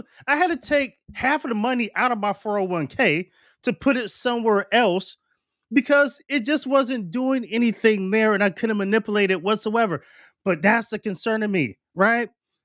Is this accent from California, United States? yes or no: no; Warren, Ohio, United States; I grew up in Warren, Ohio.